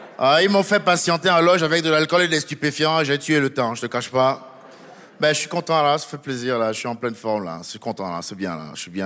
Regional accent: France; Je me dis, moi, en tant que Français, du jour au lendemain, j'allume ma télé

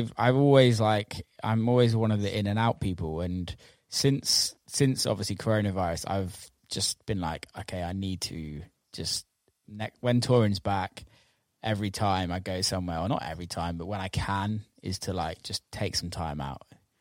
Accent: England, United Kingdom; which is weird considering I'm English and live in the UK.

